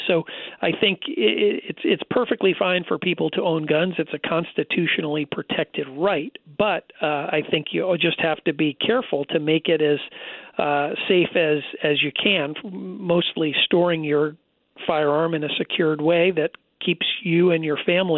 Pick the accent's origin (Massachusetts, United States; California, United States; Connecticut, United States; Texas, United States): Connecticut, United States; Cheshire; You know, I grew up in Cheshire, Connecticut, and, you know, the Pettit murders happened distance from the house that I grew up in.